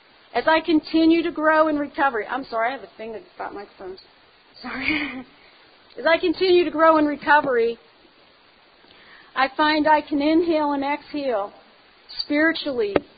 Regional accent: Pittsburgh, Pennsylvania, United States; also born or lived in Colorado; When I was born and raised in Pittsburgh, I got clean in Colorado.

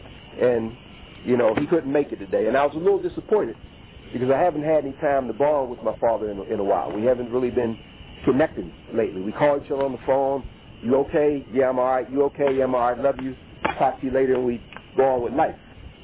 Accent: Pittsburgh, Pennsylvania, United States; So I come from, born and raised in the Hill District of Pittsburgh. Single mom.

